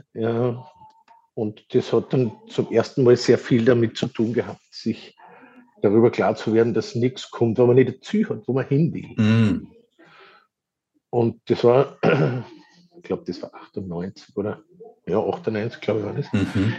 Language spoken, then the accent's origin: German; Hallein, Salzburg, Austria; Ich komme aus Hallein, im schönen Salzburger Land, nicht unweit von deinem Ort